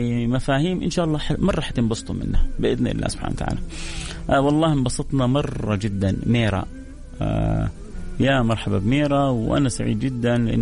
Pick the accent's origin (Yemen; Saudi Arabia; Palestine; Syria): Saudi Arabia; كان أجمل معلقين عندنا في السعودية محمد رمضان وإبراهيم وزاهد قدسي